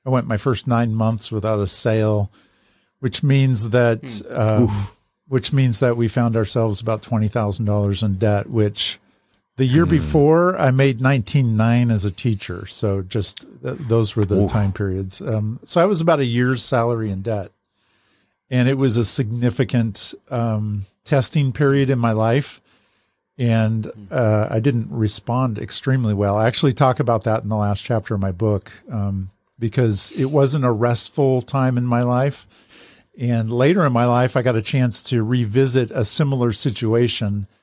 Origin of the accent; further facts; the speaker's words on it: Salem, Oregon, United States; I got called out of that position just by life circumstances to move back to my hometown in Salem, Oregon